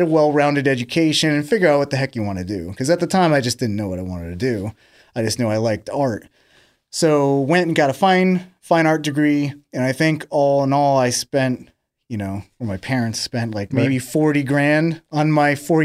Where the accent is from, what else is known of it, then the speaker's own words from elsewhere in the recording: Pittsburgh, Pennsylvania, United States; also born or lived in Manhattan / New Jersey; So that I grew up in Pittsburgh